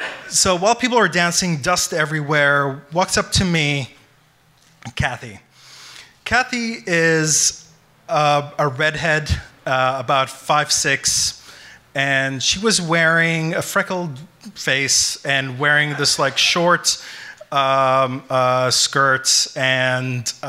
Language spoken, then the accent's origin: English; Saudi Arabia; So I grew up in Saudi Arabia, and as some of you might know, Saudi Arabia is a highly segregated country.